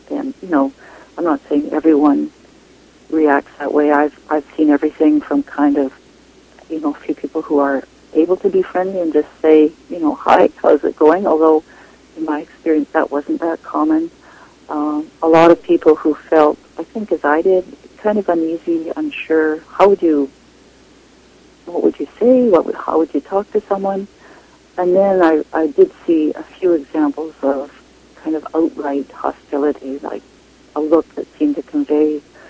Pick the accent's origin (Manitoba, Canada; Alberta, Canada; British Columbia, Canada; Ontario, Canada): British Columbia, Canada; She was quite a bit older than I was in the little town I grew up in the West Kootenays.